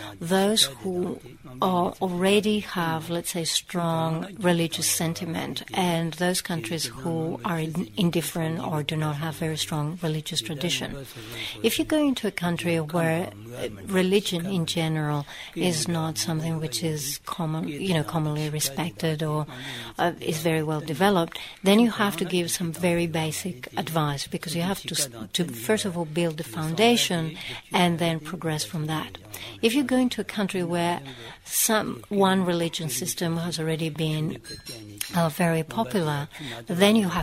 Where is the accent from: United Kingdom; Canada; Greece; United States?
Greece; English is a second language; I come from Greece